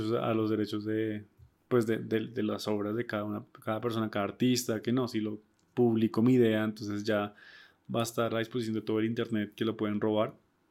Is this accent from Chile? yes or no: no; Bogotá, Colombia; ambos somos unos bogotanos que queremos hablar de arte y arquitectura